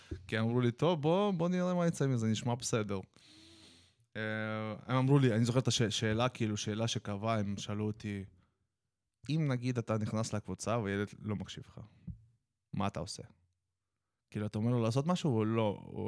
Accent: Netanya, Central District, Israel; אני מנתניה. הייתי בנתניה

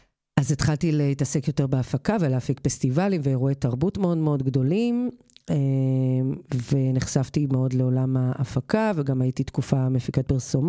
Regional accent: Kfar Vitkin, Central District, Israel; אז אני מושבניקית, אני חושבת שזה הדבר הכי עקבי בחיים שלי, כי אני דור שלישי בכפר ויתקין.

